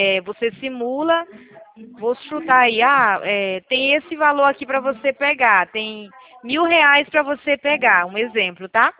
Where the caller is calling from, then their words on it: Campinas, São Paulo, Brazil; Aqui de Campinas, São Paulo